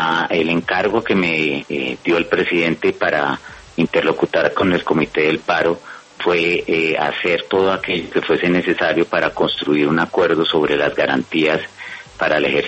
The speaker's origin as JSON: {"language": "Spanish", "country": "Colombia", "said": "como colombiano"}